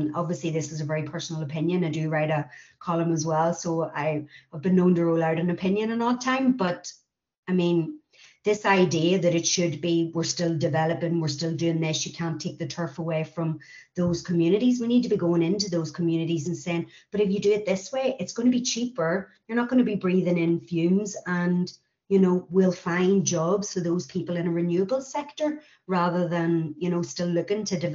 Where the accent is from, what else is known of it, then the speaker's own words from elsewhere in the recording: Northern Ireland, United Kingdom; rural communities, like I grew up in Tyrone in the middle of nowhere, well, just outside a well-known, very working class town.